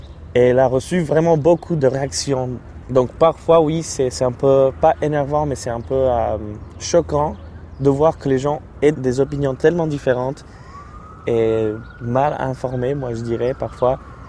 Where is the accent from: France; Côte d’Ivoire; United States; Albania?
United States; Houston, Texas; French is a second language; Et je suis de Houston, Texas. Mes deux parents sont venus du Mexique il y a 22 ans.